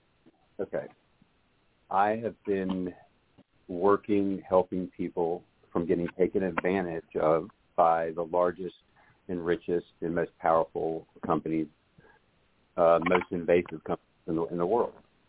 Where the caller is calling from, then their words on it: Brookhaven, Georgia, United States; Atlanta, Georgia. Brookhaven, Georgia.